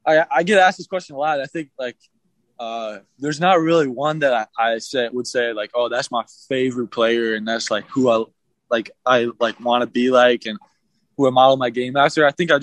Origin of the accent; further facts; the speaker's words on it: Midwest, United States; now in Utah, United States; I mean, obviously, I'm from the Midwest.